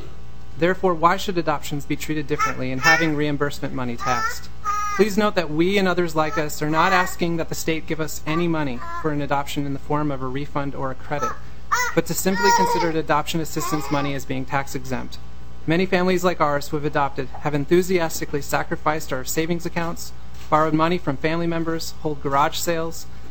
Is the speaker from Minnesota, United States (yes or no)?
yes; Rochester, Minnesota, United States; I'm from Rochester, Minnesota.